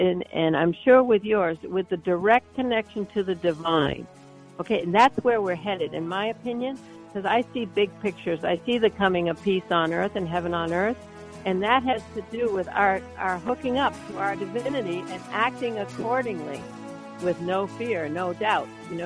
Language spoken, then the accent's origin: English; Maine, United States; We're actually in south of Brunswick. I was born in Maine. I'm ninth generation Maine.